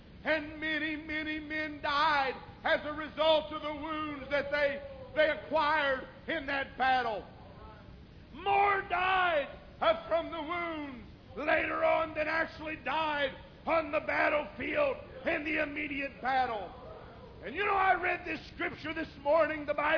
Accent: Virginia, United States; But I'm from Virginia, big Civil War country. Lots of Civil War monuments and battlefields and a lot of different things with the Civil War.

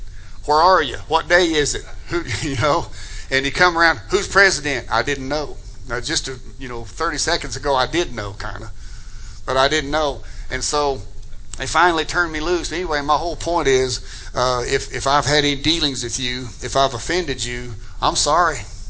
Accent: United States; I'm an American. I'm a proud American. I go to other countries and do mission work. I am an American. I was born here.

